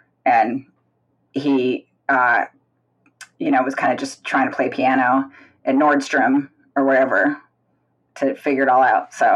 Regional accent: Washington, District of Columbia, United States; born there; I was born in Washington, D.C., and my dad was a federal prosecutor for the Civil Rights Division in the Justice Department.

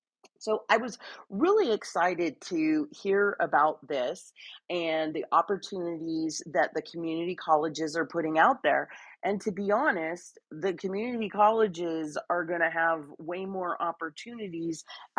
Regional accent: San Jose, California, United States; I was actually out of in my hometown a couple of weeks ago in San Jose, California

